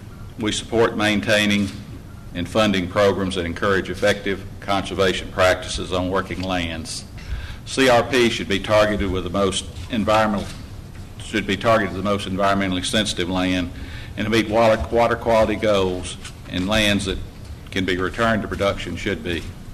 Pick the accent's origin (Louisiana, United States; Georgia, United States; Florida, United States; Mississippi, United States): Mississippi, United States; Canton; from Canton, Mississippi. I'm a fourth-generation corn and soybean farmer